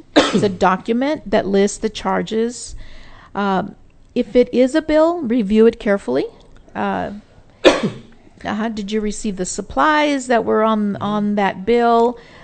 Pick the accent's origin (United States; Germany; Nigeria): United States; Texas; And y'all, I'm from Texas.